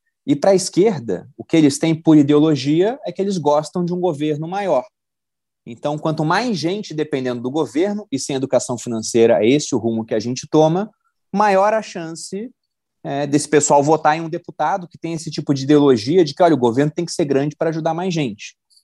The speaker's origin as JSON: {"language": "Portuguese", "town": "Cabo Frio", "region": "Rio de Janeiro", "country": "Brazil", "tie": "born there", "said": "Eu morei no Rio, eu só nasci em Cabo Frio, mas eu morei no Rio boa parte da minha vida."}